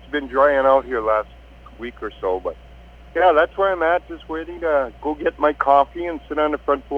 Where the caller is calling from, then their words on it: Duluth, Minnesota, United States; Oh, I live in Duluth. Right now I'm sitting on my front porch.